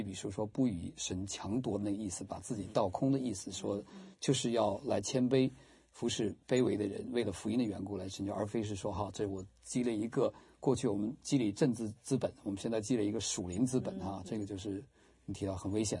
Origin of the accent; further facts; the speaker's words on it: China; 我在中国长大的时候